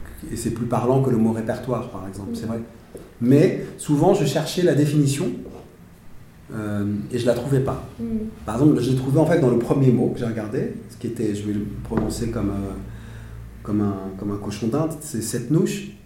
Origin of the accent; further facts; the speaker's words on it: France; moi je suis français